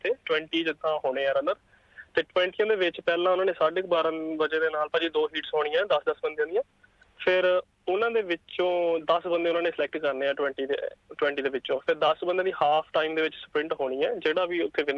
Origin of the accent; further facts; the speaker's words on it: Mirthala, Punjab, India; ਮੈਂ ਭਾਜੀ ਜ਼ਿਲ੍ਹਾ ਪਠਾਨਕੋਟ ਹੈ ਸਾਡਾ, ਅਤੇ ਜੀ ਪਿੰਡ ਮੀਰਥਲਾ ਹੈ ਨਾ ਮੇਰੇ ਪਿੰਡ ਦਾ ਜੀ।